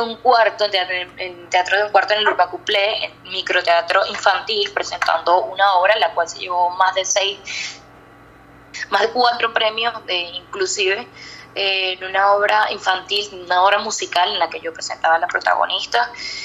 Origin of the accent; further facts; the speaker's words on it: Venezuela; now in Chile; hola, yo soy actriz venezolana, estoy haciendo un trabajo en Chile